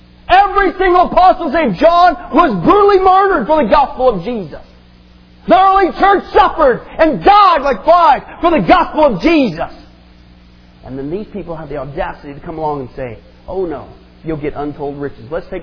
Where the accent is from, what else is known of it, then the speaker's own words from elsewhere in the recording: Midwest, United States; I grew up in the Midwest, and it is rampant.